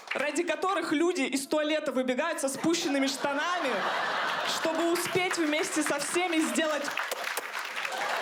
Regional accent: Chelyabinsk, Chelyabinsk Oblast, Russia; Ну, я понимаю, я из Челябинска, я росла в многодетной семье

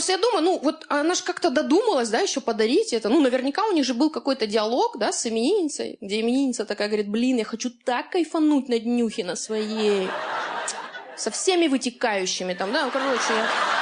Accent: Rostov-on-Don, Rostov Oblast, Russia; Потому что я вот сама из Ростова, и я привыкла отвечать за свои слова.

